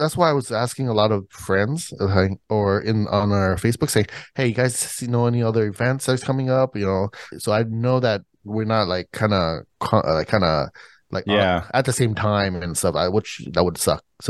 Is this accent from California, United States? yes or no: yes; Los Angeles, California, United States; So I'm like, I'll go back to my hometown, right? So LA, and see what we can do over there.